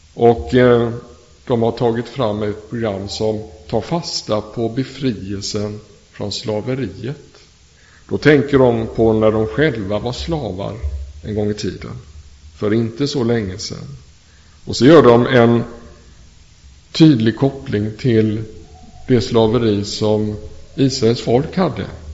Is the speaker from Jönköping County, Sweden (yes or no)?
no; Gothenburg, Västra Götaland County, Sweden; also born or lived in Åtvidaberg; Jag kommer från Göteborg från början, och efter har jobbat i ett antal pingstförsamlingar hamnade jag slutet på förra årtusendet i Åtvidaberg, där jag varit pingstpastor